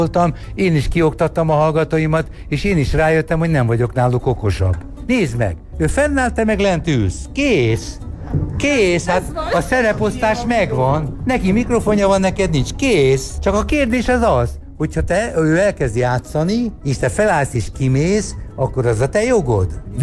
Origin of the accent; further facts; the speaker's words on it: Hungary; mondom a klub tulajdonosának, hogy Magyarországról jöttem